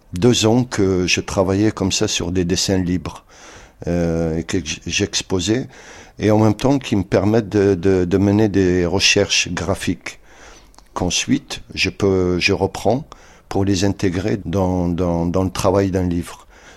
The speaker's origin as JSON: {"language": "French", "country": "Algeria", "said": "Sur les papiers, je suis Algérien."}